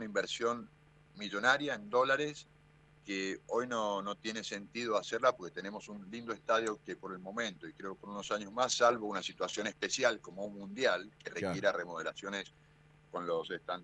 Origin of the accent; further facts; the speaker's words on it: Mendoza, Argentina; A veces como mendocino, no como funcionario, no entiendo por qué no vienen acá